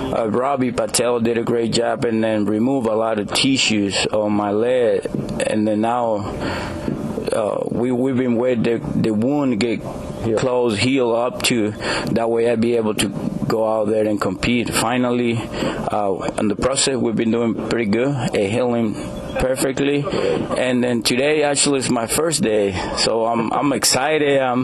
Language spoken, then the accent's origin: English; Venezuela; English is a second language; Of course, we have tough country. I'm from Venezuela.